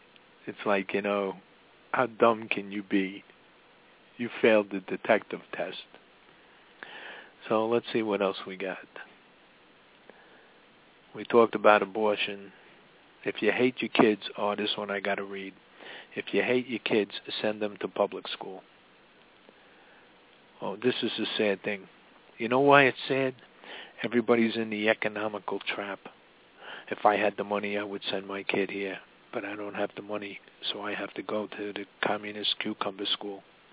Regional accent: Texas, United States; when I was a wee lad growing up in West Texas, public schools weren't all that bad.

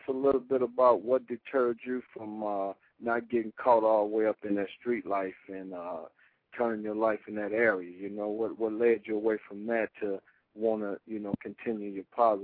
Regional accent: Detroit, Michigan, United States; And coming up from the city, you know, I was raised and born on the East Side too. I'm an East Side boy.

